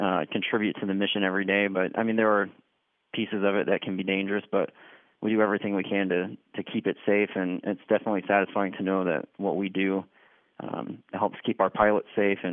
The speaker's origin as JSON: {"language": "English", "country": "United States", "said": "it created a very emotional response in me as a parent and as an American."}